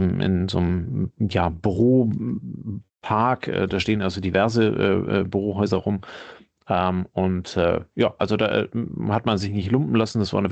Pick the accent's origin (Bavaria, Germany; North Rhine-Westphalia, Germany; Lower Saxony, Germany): North Rhine-Westphalia, Germany; ich komme aus der Nähe von Düsseldorf.